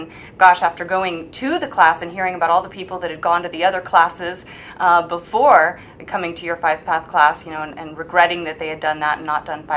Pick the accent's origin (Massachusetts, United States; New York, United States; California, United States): California, United States; Huntington Beach; Well, I am a Southern California girl, born and raised in Huntington Beach, California.